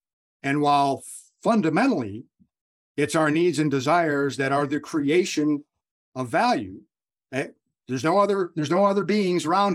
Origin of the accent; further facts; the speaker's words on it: United States; I'm born and raised as an American, educated as an American, employed as an American, but I spent a considerable amount of time working overseas, right?